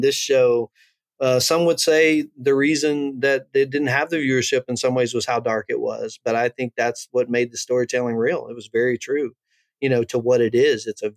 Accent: Louisiana, United States; also born or lived in Texas; growing up in Southwest Louisiana, Southeast Texas, most of my family was from the Vidor, Beaumont, Texas area over to Shreveport or Lake Charles

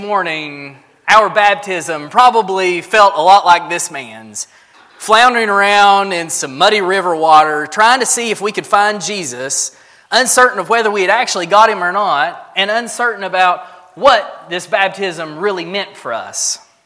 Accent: United States; I am from the Carter County area, and growing up in a little mountain community like that comes with all of the typical mountain stories about life and about living.

